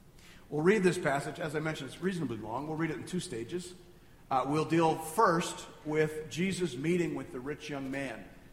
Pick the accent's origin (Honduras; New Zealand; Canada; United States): Canada; I actually leave going, man, I wonder what I don't see as a Canadian. And I suspect I have massive blind spots as a Canadian.